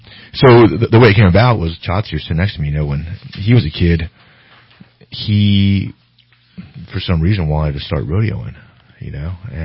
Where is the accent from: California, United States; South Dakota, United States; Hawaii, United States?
California, United States; Santa Rosa; You know, I grew up in Sonoma County in Santa Rosa, California.